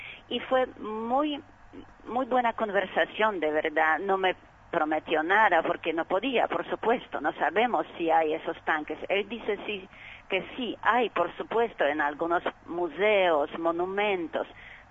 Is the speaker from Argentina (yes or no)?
no; Poland; Spanish is a second language; todo el armamento del ejército polaco que tuvimos durante la Segunda Guerra Mundial